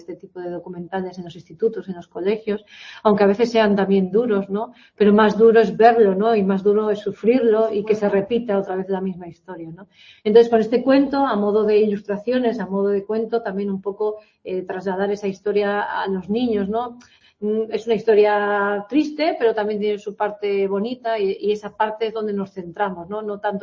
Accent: Vigo, Galicia, Spain; Bueno, yo soy de Vigo, en Vigo desde luego no lo hay

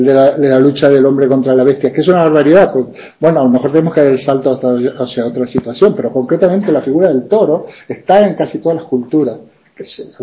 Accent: Argentina; born there; Yo he estado en Argentina hace poco, soy de origen argentino

